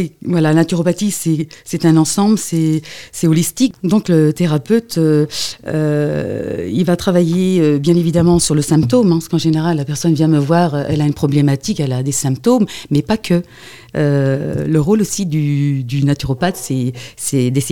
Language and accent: French; Nantes, Pays de la Loire, France; dans ma région natale, parce que je suis nantaise. Je ne vis plus à Nantes, mais c'est là que j'ai étudié pendant 3 ans.